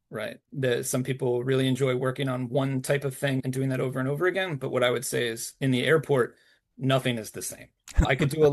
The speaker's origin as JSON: {"language": "English", "region": "New Jersey", "country": "United States", "said": "I worked for some small firms in my home state of New Jersey"}